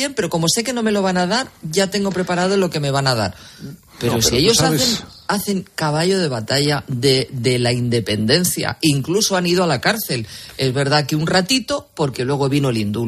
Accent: Catalonia, Spain; y yo soy catalana...

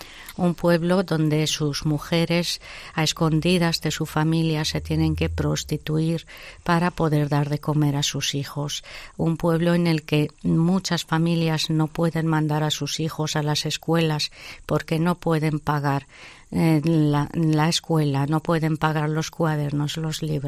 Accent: Spain; como española que soy también y que esta es mi casa

